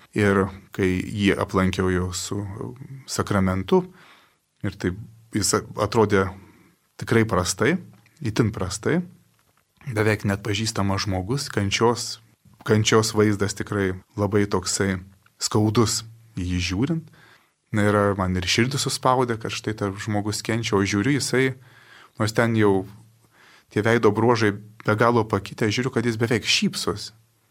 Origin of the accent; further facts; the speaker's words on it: Tauragė, Tauragė County, Lithuania; aš su ja užaugau savo gimtoje Tauragės parapijoje